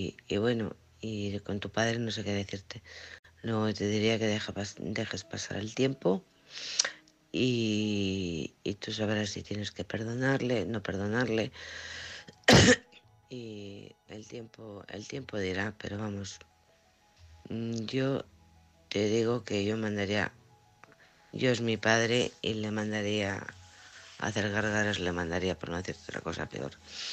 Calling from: Alcorcón, Community of Madrid, Spain; de Alcorcón.

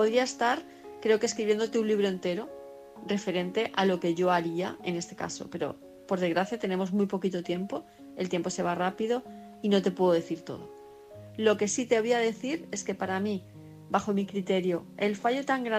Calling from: Palma, Balearic Islands, Spain; de Palma de Mallorca

